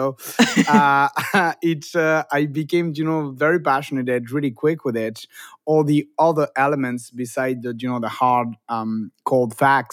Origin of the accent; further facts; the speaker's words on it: Toulouse, Occitania, France; also born or lived in Perpignan; now in Los Angeles, United States; I was born in Perpignan. I grew up in Toulouse. So if you drive from one town to another, most of what you're going to see is vines.